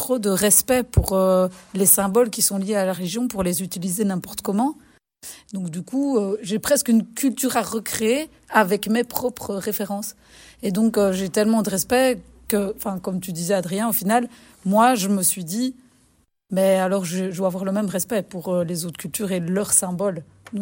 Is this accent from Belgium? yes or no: yes; Wallonia, Belgium; Je suis blanche. Je suis belge. Voilà, je suis de la Wallonie